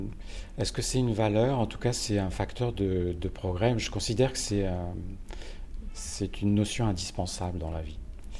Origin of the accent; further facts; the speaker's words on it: northern France, France; moi je suis un Français du nord de la France.